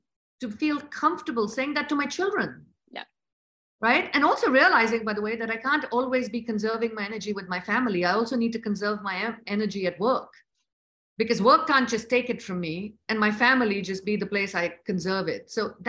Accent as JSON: {"language": "English", "country": "India", "tie": "born or raised there", "said": "I didn't grow up in the US. I grew up in India in a very conservative family where girls just got married and boys went into the family business."}